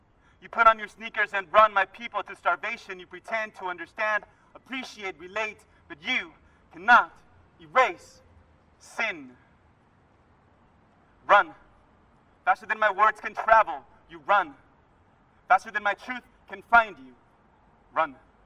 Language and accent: English; San Jose, California, United States; I'm from San Jose, California.